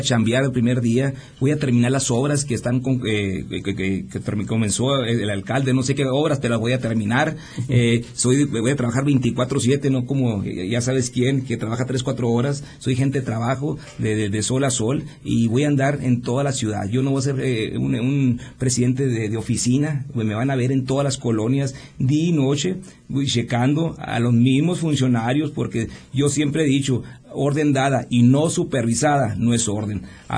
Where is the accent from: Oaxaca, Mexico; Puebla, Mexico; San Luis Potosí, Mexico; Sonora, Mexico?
Sonora, Mexico; Nogales; siempre somos los mismos los nogalenses, y fíjate que de ahora andar en campaña siendo como siempre somos como ciudadanos mexicanos, nogalenses